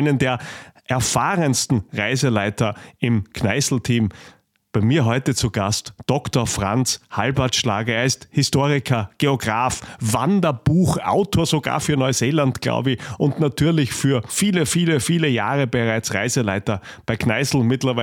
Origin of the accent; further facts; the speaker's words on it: Austria; Und das sagen wir hier als Österreicher